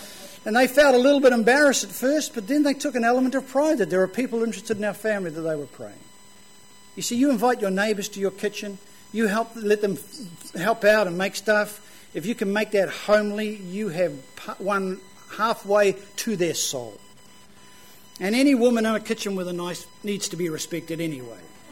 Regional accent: Auckland, New Zealand; where I grew up in Auckland, and she had a son the same age as me.

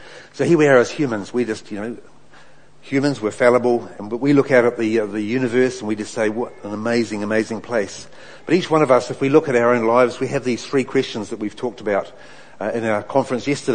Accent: Hamilton, Waikato, New Zealand; now in Invercargill, New Zealand; So, I'm actually from Hamilton, and I'm down here with my colleague Mike Collins.

